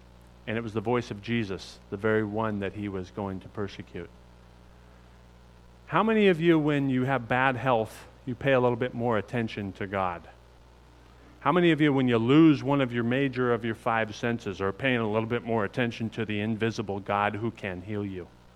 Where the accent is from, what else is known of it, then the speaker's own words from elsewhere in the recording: Kirkland, Washington, United States; now in Ellensburg, United States; As I said, I was raised in Kirkland, Washington. Ended up making it through school there, Lake Washington High School I graduated from. Ended up going to college in Ellensburg, Washington, where me and my family currently reside.